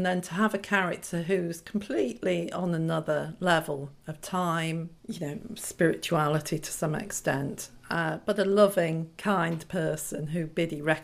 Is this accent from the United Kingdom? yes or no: yes; Bury, North West England, United Kingdom; born there; I was born in Bury in Lancashire.